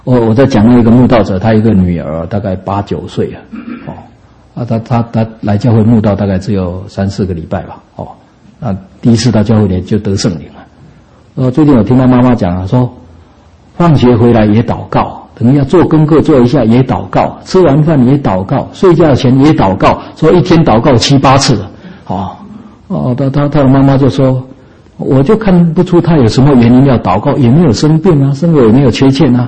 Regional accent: China; 因此我们中国人常常讲一句话

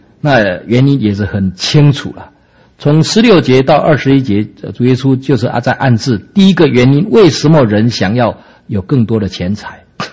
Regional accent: China; 那我们中国人讲啊，清官难断家务事

